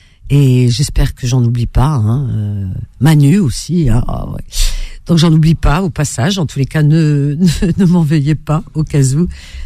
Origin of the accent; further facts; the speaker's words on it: France; je suis française et aussi par le cœur marocaine, puisque maghrébine.